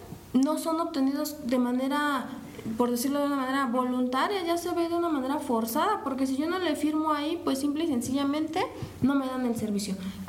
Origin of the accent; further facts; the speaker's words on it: Mexico; no nosotros como abogados, sino todos como mexicanos